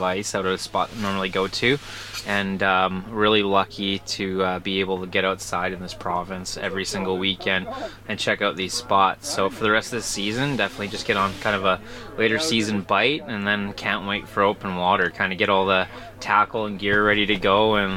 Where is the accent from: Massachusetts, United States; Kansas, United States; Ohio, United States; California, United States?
Ohio, United States; I'm originally from Ohio, got me into fishing when I was 2 or 3 years old